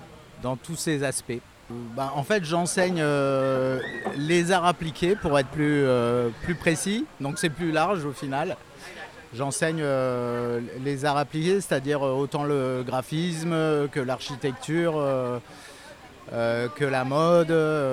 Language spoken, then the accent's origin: French; Hauts-de-France, France; Moi, je suis picard d'origine. Non, je suis, j'ai l'habitude de dire, comme une boutade, je suis portugais de Picardie. Donc je suis de nationalité portugaise